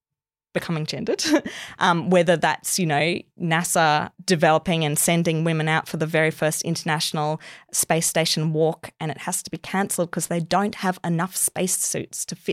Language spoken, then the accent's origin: English; Queensland, Australia; I'm from Queensland originally